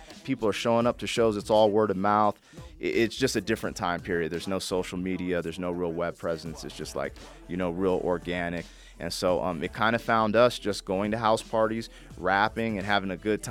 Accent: Colorado, United States; we'd go on tour, and we'd be like, hey, we're from Colorado, and people would clown us and think we're supposed to be cowboys and all types of stuff.

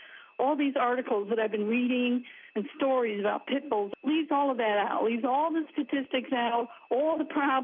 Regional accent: New York, United States; I'm from Ulster County.

